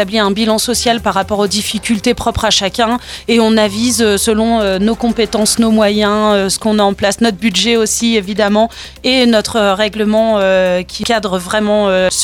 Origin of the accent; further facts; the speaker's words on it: Normandy, France; now in Tignes, France; je suis la responsable du pôle social de Tignes. Je suis arrivée en avril, je viens de Normandie